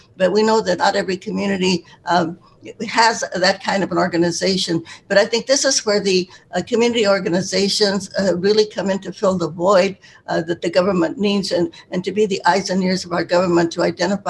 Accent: Stockton, California, United States; And I'm also a Stockton. That was my hometown.

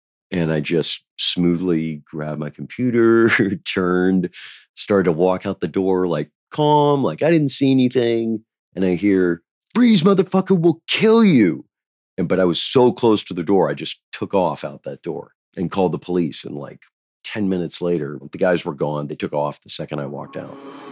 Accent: United States; Like, why would I not do my patriotic service as an American?

